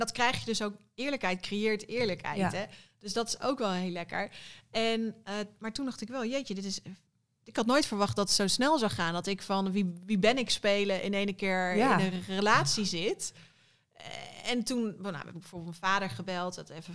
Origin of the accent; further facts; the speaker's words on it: Netherlands; ik voel me echt Nederlands. Ik ben ook een Nederlander. Ik wil hier altijd een huis blijven hebben.